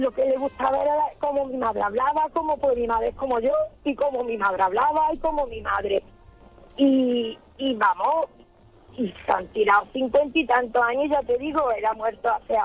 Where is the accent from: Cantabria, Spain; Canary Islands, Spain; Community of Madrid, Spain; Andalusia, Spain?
Andalusia, Spain; Jerez de la Frontera; Nosotros somos de Jerez y él vendía sus cupones en Jerez.